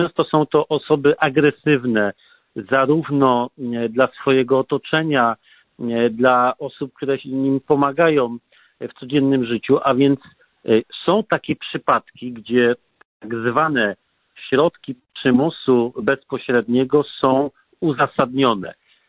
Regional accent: Olkusz, Lesser Poland, Poland; ja sam pochodzę z Olkusza

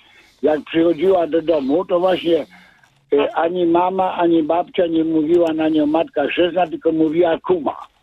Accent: Starachowice, Świętokrzyskie Voivodeship, Poland; ja rodem pochodzę z Gór Świętokrzyskich, konkretnie ze Starachowic. I wychowałem się na wsi.

